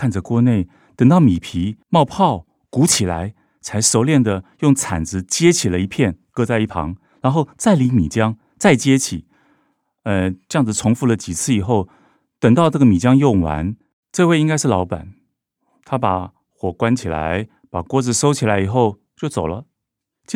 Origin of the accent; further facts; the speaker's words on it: Keelung, Taiwan; 我是基隆人，常常从庙口的牌楼柱子下经过